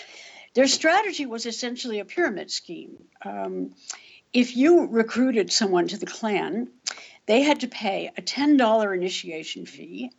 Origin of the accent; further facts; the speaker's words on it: Oregon, United States; I chose Oregon because it happens to be my home state